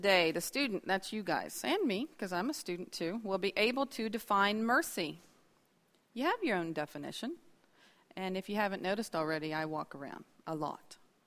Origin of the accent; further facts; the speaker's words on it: Mineral Wells, West Virginia, United States; I am from Mineral Wells, West Virginia. And if you know anything about West Virginia, that's somewhat on the Ohio River near Parkersburg.